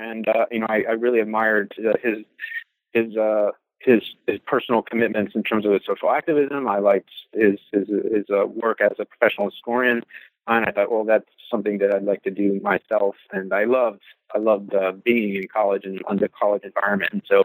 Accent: Louisville, Kentucky, United States; And even growing up in Louisville, it was something, you know, I just had nobody had really talked about

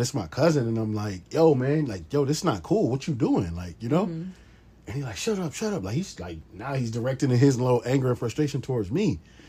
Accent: Long Beach, California, United States; I always shout out the city that I'm from. I'm from Long Beach. I'm from the East Side. It was pretty rough growing up.

